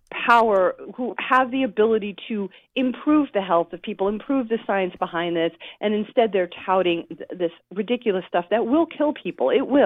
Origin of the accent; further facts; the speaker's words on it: Nebraska, United States; So I grew up in Nebraska, which means, you know, I grew up with all the cliches of how amazing the place, the heartland is